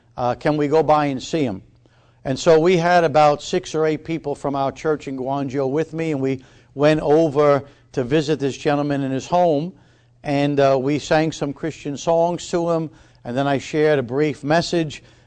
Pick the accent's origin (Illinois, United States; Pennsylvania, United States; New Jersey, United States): New Jersey, United States; Jersey City; now in Florida, United States; I have a friend of mine, a guy that I grew up with in Jersey City, New Jersey. Some of you may refer to it as the Holy Land